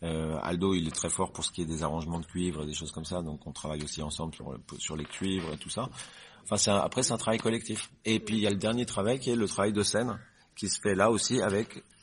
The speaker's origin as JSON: {"language": "French", "town": "Paris", "region": "Île-de-France", "country": "France", "said": "J'étais parisien"}